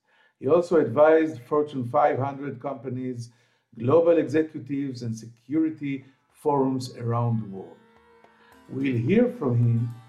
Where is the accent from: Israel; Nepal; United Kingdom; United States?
Israel; Tel Aviv, Tel Aviv District; from Tel Aviv.